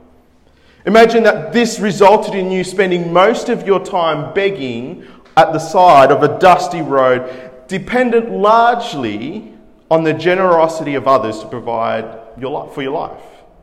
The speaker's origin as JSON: {"language": "English", "country": "Peru", "said": "So that's where I'm from. I'm from Peru, and decided to take my wife along to go see these ancient ruins."}